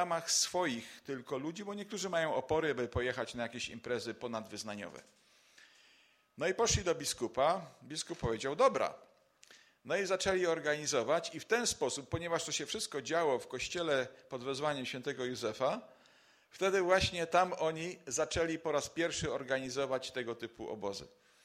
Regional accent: Gliwice, Silesian Voivodeship, Poland; now in Wisła, Poland; Ja jestem z Gliwic oryginalnie, a teraz mieszkam w Wiśle.

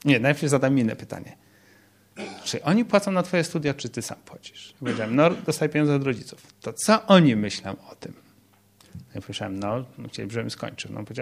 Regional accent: Lublin Voivodeship, Poland; ja gdzieś wychowywałem się na takiej małej wsi w województwie lubelskim, o której moi koledzy z innych wsi mówili, że tam wrony zawracają.

